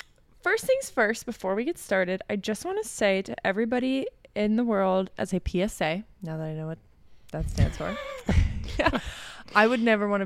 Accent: South Carolina, United States; At least where we're from. We're from South Carolina, so dirt is orange.

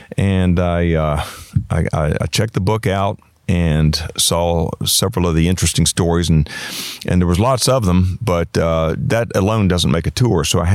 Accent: United States; I said, I'm an American, like that was going to save me. Yeah, I'm an American. I'm practicing lines for a play I'm doing back in the States.

